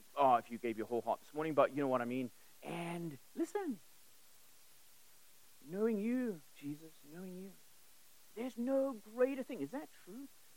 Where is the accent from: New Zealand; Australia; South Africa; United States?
South Africa; Durban, KwaZulu-Natal; also born or lived in England; I grew up in Durban, South Africa. I was born in England, but I grew up in South Africa